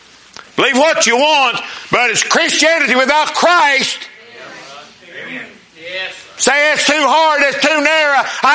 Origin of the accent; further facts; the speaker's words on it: United States; I'm an American.